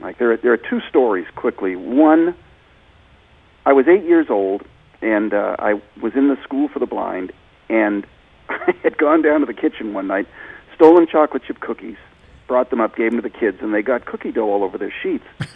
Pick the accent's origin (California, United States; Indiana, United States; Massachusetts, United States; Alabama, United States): Massachusetts, United States; Boston; Growing up in Boston with a larger-than-life Irish Catholic father and trying to find my place with other children, sighted children